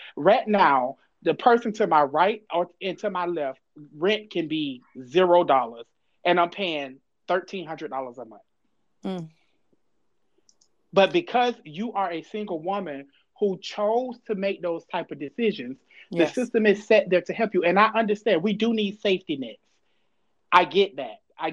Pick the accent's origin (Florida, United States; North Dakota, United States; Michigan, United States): Florida, United States; I was born in Halifax Hospital. I came home to South Street Projects. I graduated from Mainland from South Street Projects. That was 18 years that my mom lived in the project.